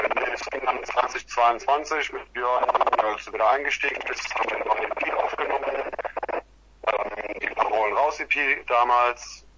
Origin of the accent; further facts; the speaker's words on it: Cologne, North Rhine-Westphalia, Germany; Wir kommen aus Köln, so ist es.